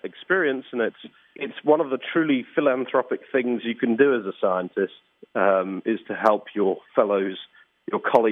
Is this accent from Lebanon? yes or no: no; United Kingdom; now in United States; I'm a Brit who lives in the US.